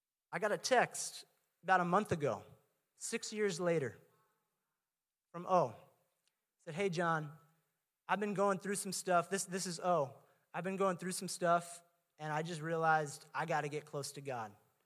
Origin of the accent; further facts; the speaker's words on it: New Jersey, United States; now in New York, United States; But we're originally from Jersey. We went up to school to Boston.